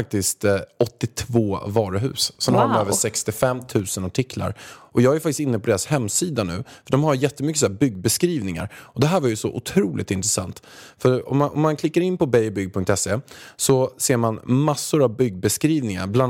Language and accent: Swedish; Haninge, Stockholm County, Sweden; Och du vet ju att jag kommer från Haninge som du vet. Och jag är uppväxt några hundra meter från Beijer Bygg när det låg i Haninge förut.